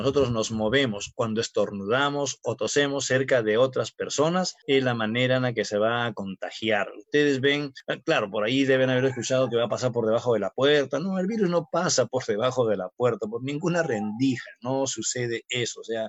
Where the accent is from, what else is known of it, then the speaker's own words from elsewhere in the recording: Peru; querrámonos como peruanos